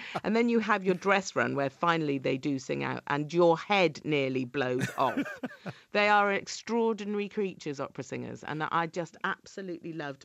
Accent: Holyhead, Wales, United Kingdom; born there; also born or lived in Cornwall / Devon; all my family are from Cornwall and Devon, so really that's where I'm from. But I was born in Holyhead because my dad was stationed

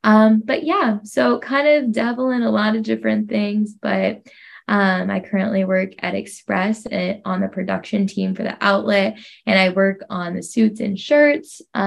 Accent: Ohio, United States; So ultimately I was from Ohio. Kent State was here.

